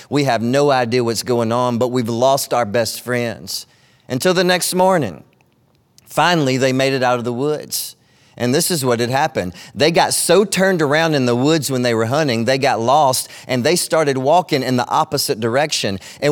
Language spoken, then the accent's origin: English; DeQuincy, Louisiana, United States; As most of you know, I grew up in DeQuincy